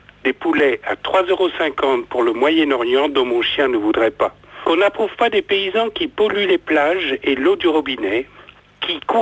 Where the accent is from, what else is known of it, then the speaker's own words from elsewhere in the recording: Brittany, France; Je suis breton et fier de l'être.